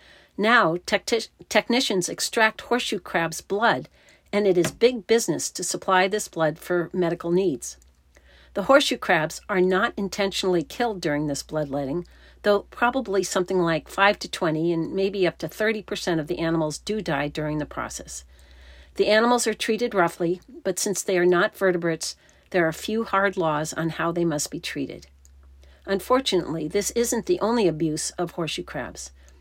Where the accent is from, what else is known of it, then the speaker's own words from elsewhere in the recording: East Coast, United States; I grew up on the East Coast with frequent trips to Cape Cod, where horseshoe crabs were common on the shore.